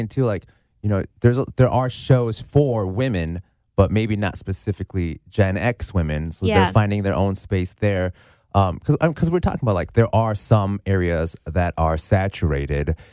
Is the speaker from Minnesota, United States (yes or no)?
yes; Minnesota, United States; I assume not everyone around the country is listening to like our podcast because we're from Minnesota.